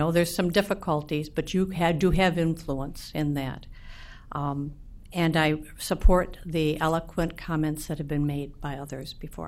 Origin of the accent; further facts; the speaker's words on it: Minnesota, United States; I was born and raised in Karst country of southeastern Minnesota and am fortunate enough to return to live the rest of my days there.